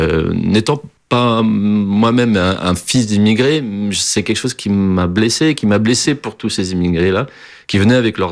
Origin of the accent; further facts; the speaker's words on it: Portugal; moved away; also born or lived in France / Belgium; Je suis né en France, mais j'ai grandi au Portugal. Et ensuite, à la séparation de mes parents, je suis parti en Belgique. Donc, j'étais un franco-portugais de Belgique. J'affirme une certaine belgitude aussi.